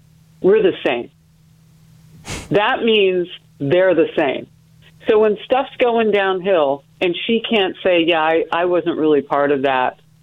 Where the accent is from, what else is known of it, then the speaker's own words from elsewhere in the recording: United States; And I'm an American before I'm anything, and yes, I'm a black woman.